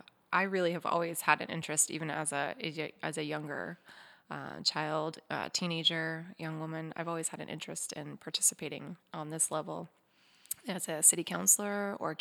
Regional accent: Oregon, United States; I was 2 years old. I'm an Oregonian for sure. I was born in Coos Bay, North Bend.

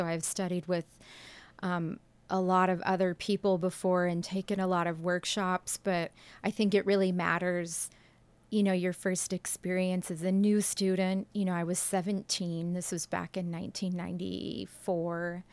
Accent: Portland, Oregon, United States; also born or lived in Turkey; so I had moved back to my hometown of Portland after living in Turkey

